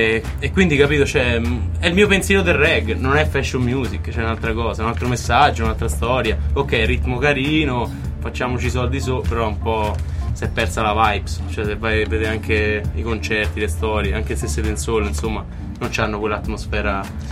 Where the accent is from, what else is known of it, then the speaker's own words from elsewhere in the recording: Umbria, Italy; Diciamo dalla provincia di Terni, dalla provincia